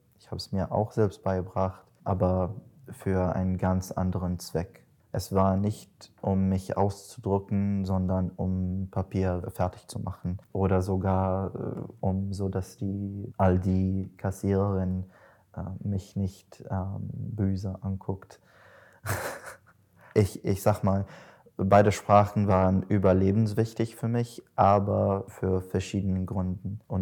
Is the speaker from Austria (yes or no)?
no; Damascus, Damascus Governorate, Syria; accent: Damascene; first language Arabic; German is a second language; moved away; Ich habe versucht, auf meinem eigenen Dialekt, Damaszenisch, zu schreiben, und das hat mir ein bisschen mehr gelungen.